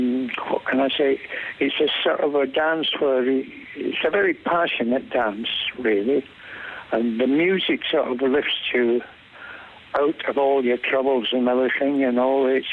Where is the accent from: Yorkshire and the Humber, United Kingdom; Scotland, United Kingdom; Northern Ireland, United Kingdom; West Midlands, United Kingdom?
Scotland, United Kingdom; born there; accent: Scottish; I was born in Scotland, actually, but both my parents are Irish. And my mother's people are from Enniskillen in the north.